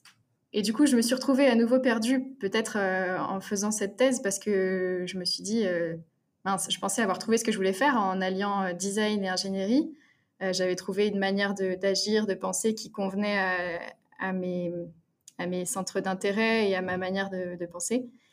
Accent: Auvergne-Rhône-Alpes, France; moi, je suis née et j'ai grandi en Haute-Savoie.

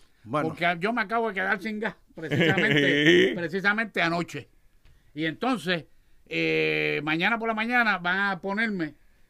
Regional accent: Vega Baja, Puerto Rico; En Vega Baja yo me crié con gas.

